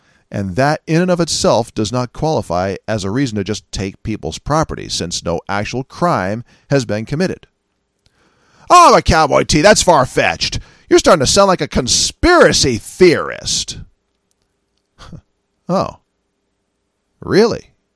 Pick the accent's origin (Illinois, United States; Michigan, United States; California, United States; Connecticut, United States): California, United States; San Francisco; like, say, the San Francisco Bay Area, my hometown, or the greater Los Angeles area, where my dad lived for years